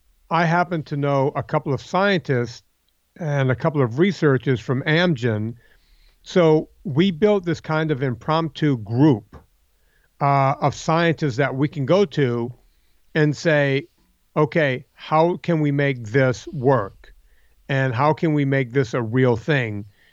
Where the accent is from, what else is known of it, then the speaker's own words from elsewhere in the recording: Louisiana, United States; I'm from Louisiana on the bayou, and we have barns.